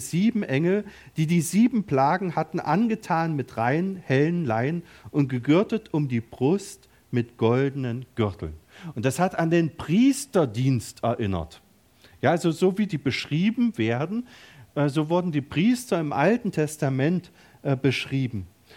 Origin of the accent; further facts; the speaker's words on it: East Germany, Germany; wir waren ja in einer Diktatur, ich bin ja im Osten aufgewachsen